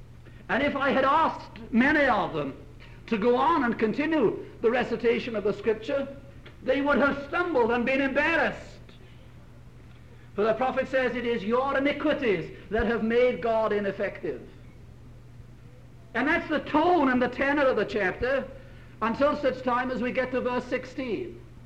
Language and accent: English; Wales, United Kingdom; Now, I think it matters that I'm Welsh. I wouldn't want to be mistaken for anything other.